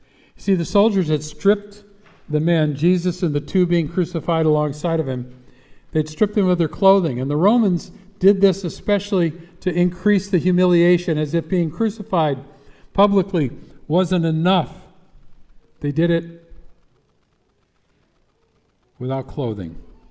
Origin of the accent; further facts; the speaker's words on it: Detroit, Michigan, United States; And when I was growing up in Detroit, we saw these two programs.